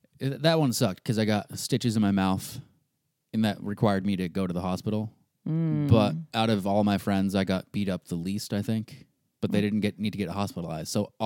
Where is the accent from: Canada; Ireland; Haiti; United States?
Ireland; We're Irish.